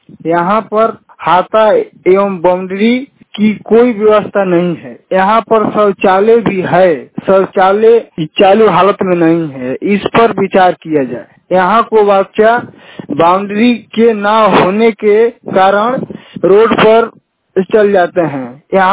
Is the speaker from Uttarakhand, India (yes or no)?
no; Singhpur, Bihar, India; ग्राम सिंहपुर प्रखंड चेनारी जिला रोहतास के रहने वाला हूँ।